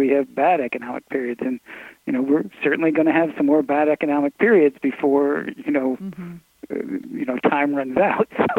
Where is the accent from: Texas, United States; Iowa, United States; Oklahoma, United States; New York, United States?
New York, United States; I was raised in Westchester County, in, you know, outside of New York City.